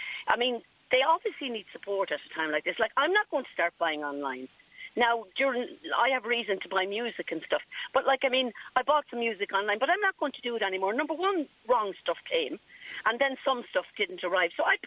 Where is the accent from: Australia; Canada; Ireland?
Ireland; Kilkenny, Leinster; I'm from Kilkenny